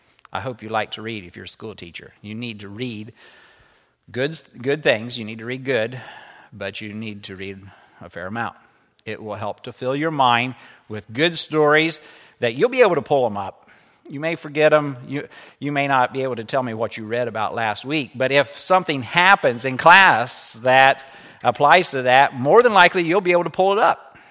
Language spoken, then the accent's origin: English; Kentucky, United States; born there; I was born in Kentucky, but moved. We finally moved back to the home community about when I was 3 months old.